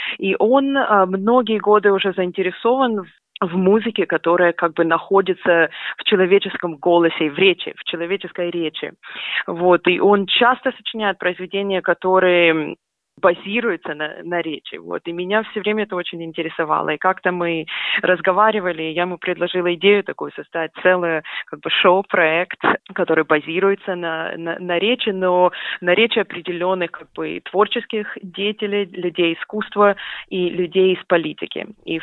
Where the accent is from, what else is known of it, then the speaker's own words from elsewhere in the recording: Kyiv, Ukraine; Я когда росла в Киеве, на Украине